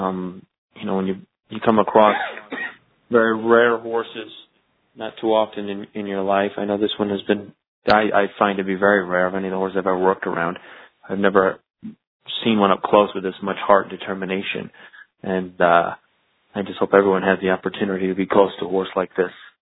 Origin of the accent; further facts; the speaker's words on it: New York, United States; even though I'm based in New York and I'm born and raised in New York